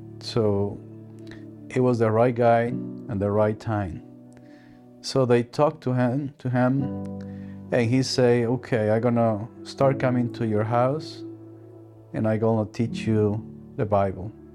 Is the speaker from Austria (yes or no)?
no; Dominican Republic; English is a second language; I grew up in Dominican Republic on top of the mountain.